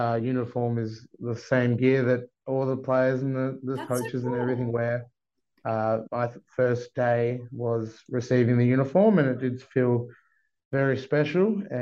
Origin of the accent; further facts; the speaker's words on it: Bunbury, Western Australia, Australia; also born or lived in Perth; mob of the Noongar people down in the southwest of WA. Originally, I was born and raised in Perth, but grew up most of my life in Bunbury, in WA there.